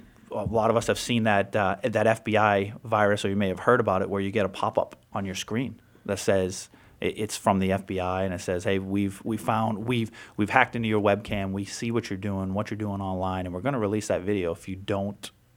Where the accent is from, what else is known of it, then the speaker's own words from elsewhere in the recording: Worcester, Massachusetts, United States; So I was born and raised in Worcester, started my business in Worcester.